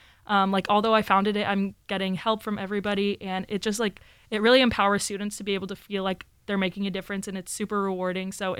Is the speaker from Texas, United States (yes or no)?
yes; Houston, Texas, United States; So I'm from Houston, Texas, originally